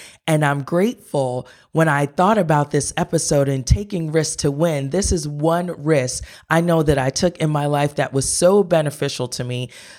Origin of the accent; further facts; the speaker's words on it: Pennsylvania, United States; I was coming from Pennsylvania, going to North Carolina. It was very different for me, but it was so rewarding.